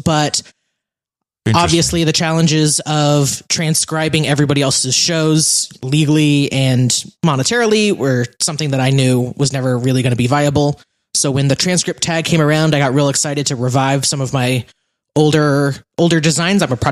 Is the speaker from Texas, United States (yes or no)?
yes; Texas, United States; born there; also born or lived in Belgium; now in Chicago, United States; I'm Texan born.